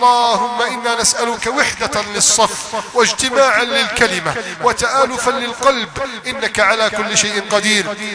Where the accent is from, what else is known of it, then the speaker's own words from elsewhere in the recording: Egypt; بلدنا مصر